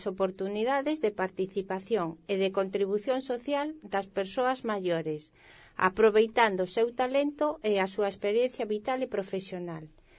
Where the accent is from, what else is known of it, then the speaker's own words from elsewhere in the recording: Dominican Republic; now in Spain; como me ha sucedido a mí, que vine de República Dominicana a España, a la comunidad de Galicia, específicamente.